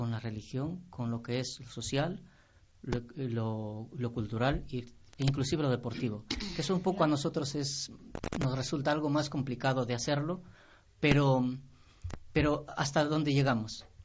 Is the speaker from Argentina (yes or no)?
no; Ecuador; moved away as an adult; soy de Ecuador. Tengo 39 años ya. Llegué aquí con 19 años en el año 2003. Es decir, llevo ya 20 años aquí en el territorio.